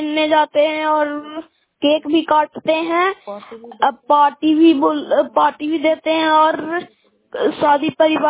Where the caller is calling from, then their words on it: Bihar, India; मैं नालंदा जिला नगर नौसा ब्लॉक से बोल रहा हूँ।